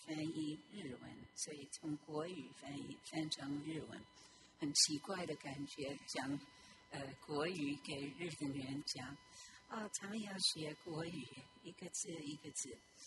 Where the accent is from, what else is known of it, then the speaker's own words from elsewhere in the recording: New York, United States; 我们去聚会在 Ridgewood， 我们的保姆会，我从七十出生在那里长大，那个时候大概还好，没有那么多的车子，